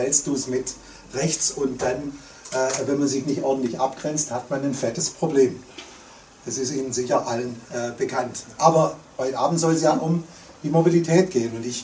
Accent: Ravensburg, Baden-Württemberg, Germany; Bei mir in meiner Ecke, wo ich herkomme, Ravensburg, ländliche Region, also Mittelstädtchen mit 50.000 Einwohnern, fast am Bodensee.

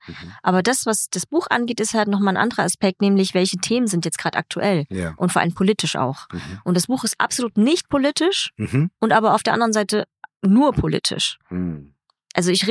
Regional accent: Vietnam; Ich bin halt mit dem Fahrrad oder mit dem Moped in Vietnam auf so einer Landstraße 30 Kilometer in mein Heimatdorf gefahren.

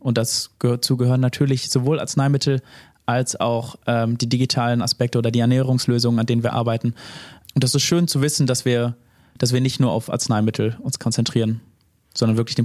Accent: North Rhine-Westphalia, Germany; ich komme selber nicht aus Iserlohn. Ich komme aus dem Bereich Wuppertal-Hagen, aus dem Ennepe-Ruhr-Kreis. Ist jetzt nicht so weit von hier

